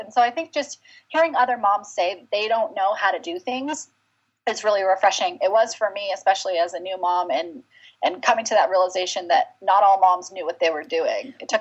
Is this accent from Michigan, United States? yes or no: no; Maine, United States; moved away as an adult; now in Salt Lake City, United States; So I grew up in Maine, born and raised. And so I'm an East Coast girl at heart, but I came to Salt Lake City in 2002 and went to Utah State University